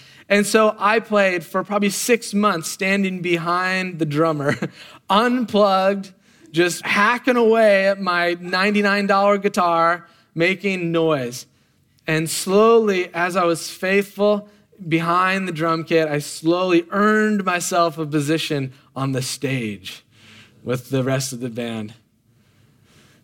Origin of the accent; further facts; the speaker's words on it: Oregon, United States; I grew up in Oregon. I mean, I grew up around trees.